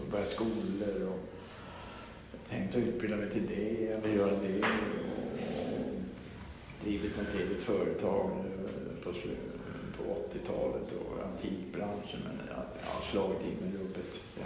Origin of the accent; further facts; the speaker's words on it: Stockholm, Stockholm County, Sweden; när jag kom till fosterhemmet så … Bara för att jag kom från Stockholm då.